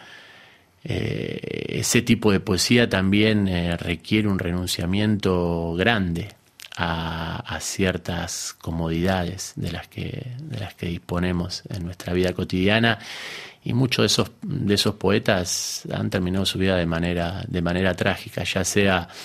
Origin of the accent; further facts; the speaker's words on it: Argentina; moved away as an adult; participado en algunas antologías poéticas allá en mi país, en Argentina, pero tenía desde unos años antes la idea de que cuando pudiese iba a partir